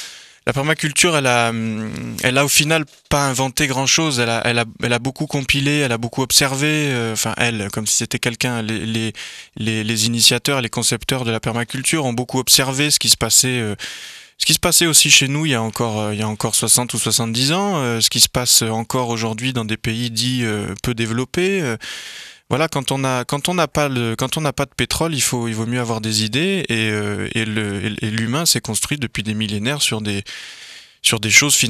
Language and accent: French; Nice, Provence-Alpes-Côte d'Azur, France; moi je suis de Nice aussi à la base. Et quand on est en Normandie et qu'on vient de Nice, c'est compliqué le climat. Donc voilà, c'est-à-dire qu'on est resté 3 ans en Normandie